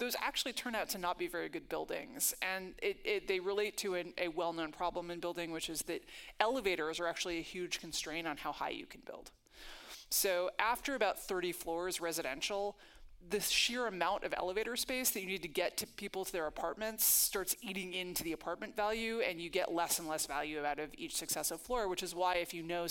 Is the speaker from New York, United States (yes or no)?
yes; Manhattan, New York, United States; I grew up in Manhattan, and my mom had two kids because I grew up in Manhattan.